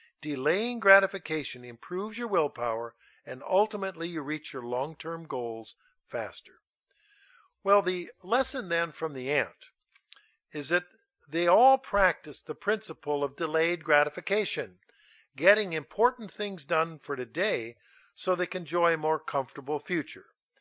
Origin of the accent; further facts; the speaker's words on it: Minnesota, United States; And while there are badgers where I grew up in Minnesota, the neighboring state of Wisconsin is well known for its badgers.